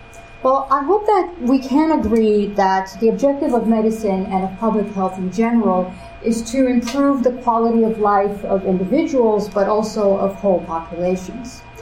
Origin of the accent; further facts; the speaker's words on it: Transylvania, Romania; moved away; because I'm originally from Transylvania. So for the people who don't know me